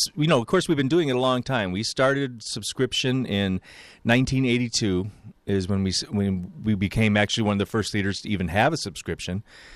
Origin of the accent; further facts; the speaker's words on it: New York, United States; moved away as an adult; now in Chicago, United States; I'm a transplant. I came here in 1981 from New York and it ended up staying eventually, you know, because I loved Chicago.